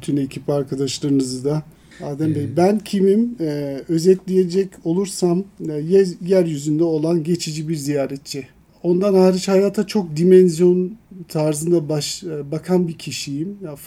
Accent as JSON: {"language": "Turkish", "town": "Ulm", "region": "Baden-Württemberg", "country": "Germany", "tie": "born or raised there", "said": "Doğma büyüme olacak olursa Almanya'yı az çok bilenler Münih Stuttgart arasında Ulm, Baden-Württemberg eyaletin"}